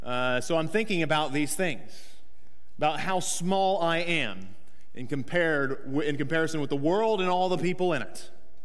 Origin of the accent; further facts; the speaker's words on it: United States; unless they were astonished by how loud I was as an American